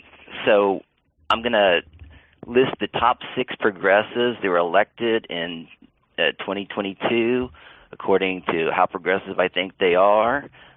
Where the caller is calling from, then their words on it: San Antonio, Texas, United States; Good afternoon, Sam and Emma. This is … from San Antonio.